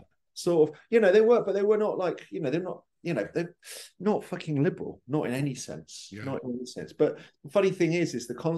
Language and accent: English; Hastings, South East England, United Kingdom; also born or lived in Cheltenham; No, I was born in Cheltenham, but I grew up in Hastings.